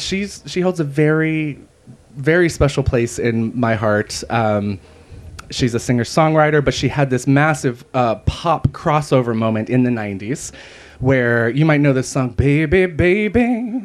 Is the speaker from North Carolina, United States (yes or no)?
yes; Asheville, North Carolina, United States; I grew up in the United States, in the Bible Belt, Western North Carolina. It's actually a pretty cool town, Asheville, North Carolina.